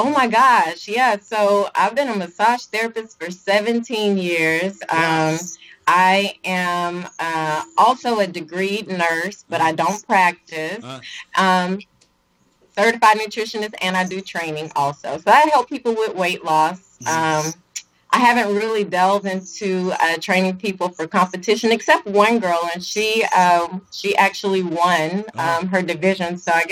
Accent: Sugar Land, Texas, United States; So look, everybody where we're from, just say we're from Houston because of this situation. So Okay. Let's like rewind. Okay. I am from Houston.

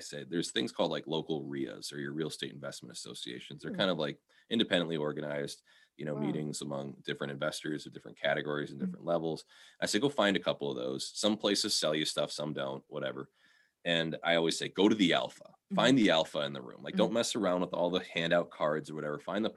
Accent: Neenah, Wisconsin, United States; And then I took a job with Oshkosh Defense, which I grew up in Neenah.

